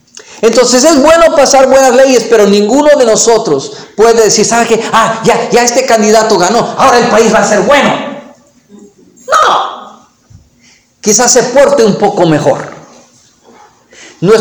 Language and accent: Spanish; United States; Yo soy americano.